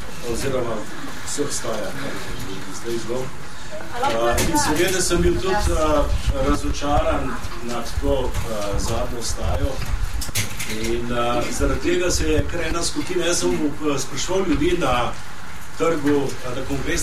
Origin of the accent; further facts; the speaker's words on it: Postojna, Littoral–Inner Carniola, Slovenia; Tudi jaz sam sem iz Postojne, nisem iz Ljubljane.